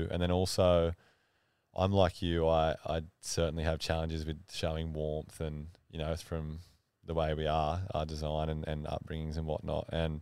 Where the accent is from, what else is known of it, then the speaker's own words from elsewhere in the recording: Ulladulla, New South Wales, Australia; with a guy called Matt Kinnair from Ulladulla, actually, from my hometown.